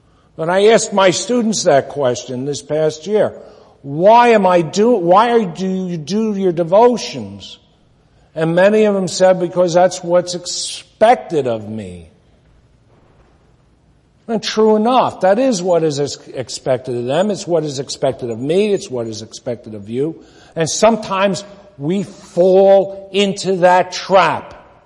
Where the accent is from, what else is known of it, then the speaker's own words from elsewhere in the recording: New York, United States; And besides, I'm from New York, and the man has not yet been born who can shut me up.